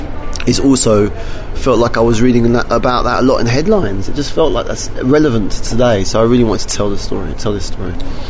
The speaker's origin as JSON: {"language": "English", "region": "London", "country": "United Kingdom", "tie": "born or raised there", "also_born_or_lived": "France", "said": "But I'm French born, London. I'm a Londoner. We spoke French at home."}